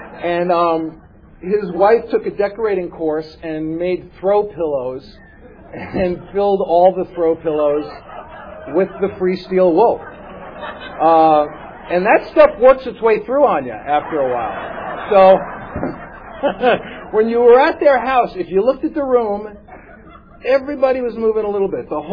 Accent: New York City, New York, United States; I grew up in the Bronx in New York City.

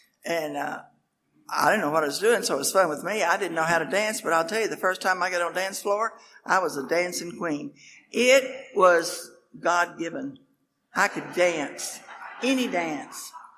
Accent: Lubbock, Texas, United States; born there; I was born in Lubbock, Texas. I heard a few sneers when they said Texas. And let me tell you, don't sneer around me, son. I love Texas. I love my home.

